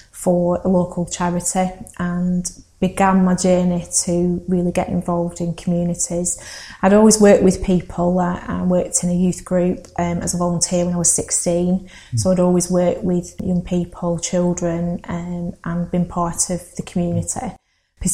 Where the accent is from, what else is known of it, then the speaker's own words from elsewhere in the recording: Accrington, North West England, United Kingdom; And I grew up in Accrington, like I said, in the sort of South Accrington, Baxenden area. I was one of three.